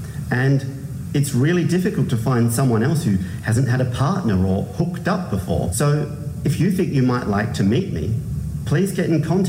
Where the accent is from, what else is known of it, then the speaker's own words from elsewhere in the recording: Adelaide, South Australia, Australia; I'm single guy from Adelaide.